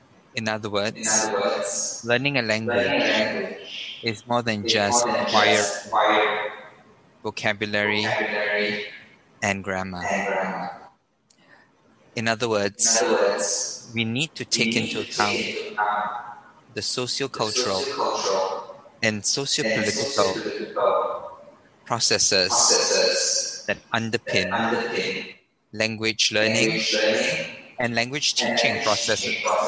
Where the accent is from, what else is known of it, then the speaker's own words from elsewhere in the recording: Singapore; And it's certainly so in my home country of Singapore, which is where I'm from originally.